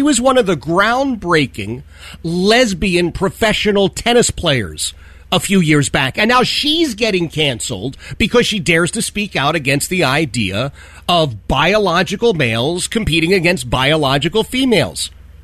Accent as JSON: {"language": "English", "town": "Philadelphia", "region": "Pennsylvania", "country": "United States", "tie": "born or raised there", "said": "I grew up in Philadelphia, in the city of Philadelphia."}